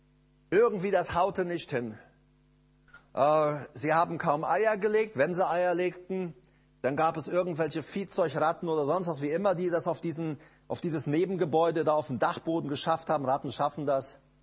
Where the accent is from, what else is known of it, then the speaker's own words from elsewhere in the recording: Paraguay; Und ich komme ja nun mal aus Paraguay und ich bin so ein Taubenfan. Also ich habe in Paraguay immer Tauben gehabt.